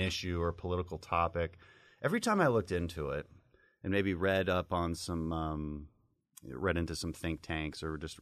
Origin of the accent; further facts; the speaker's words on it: Houston, Texas, United States; also born or lived in Bogota, Colombia; You know, I grew up abroad because my dad was in the oil and gas sector. So I grew up in Houston.